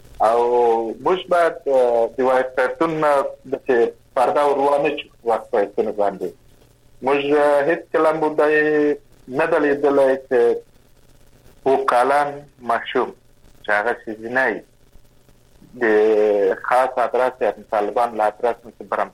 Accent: Kandahar, Afghanistan; لکه موږ د کندهار یم

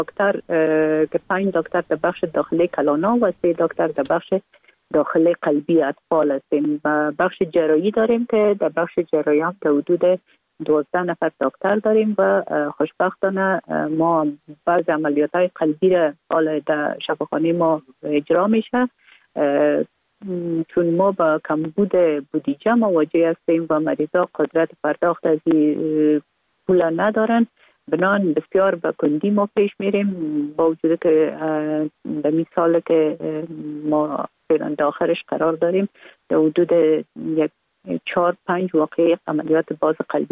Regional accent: Kabul, Afghanistan; born or raised there

